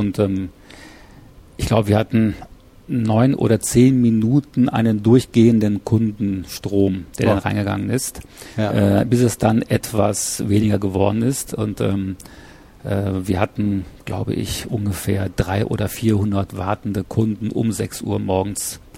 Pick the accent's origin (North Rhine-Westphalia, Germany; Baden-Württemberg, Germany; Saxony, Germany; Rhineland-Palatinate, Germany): North Rhine-Westphalia, Germany; Mülheim an der Ruhr; also born or lived in Bremen; bin aufgewachsen in Mülheim an der Ruhr, im Ruhrgebiet, habe dort 30 Jahre lang auch gelebt.